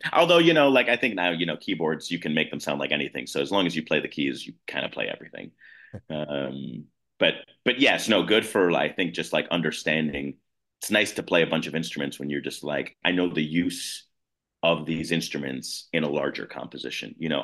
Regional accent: Highwood, Illinois, United States; I grew up in Highwood, which is a small town surrounded by a much bigger town called Highland Park on the north side of Chicago.

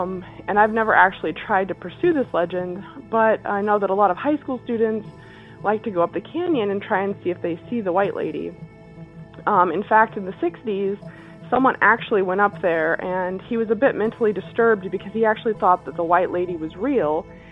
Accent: Utah, United States; I grew up in Utah, central Utah, near a town called Helper.

